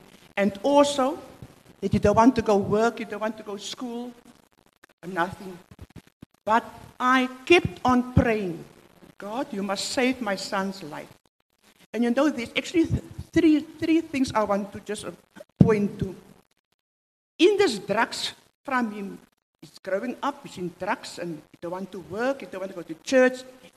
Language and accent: English; Mitchell's Plain, Western Cape, South Africa; Beacon Valley, Mitchell's Plain.